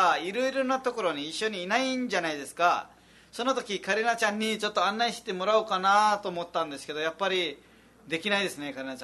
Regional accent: Nepal; Japanese is a second language; 私もネパール人

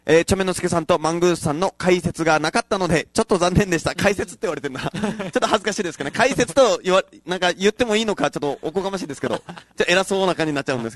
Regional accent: Kagoshima, Japan; ちょっとごめんなさい、まだあの僕鹿児島出身なんで

